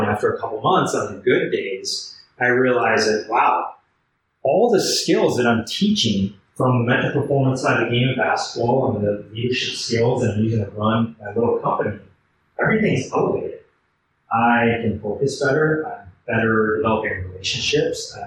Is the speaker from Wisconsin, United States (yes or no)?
yes; Wisconsin, United States; moved away as an adult; I grew up in Wisconsin, lived in Wisconsin pretty much my entire life up to about 32, 33 years old.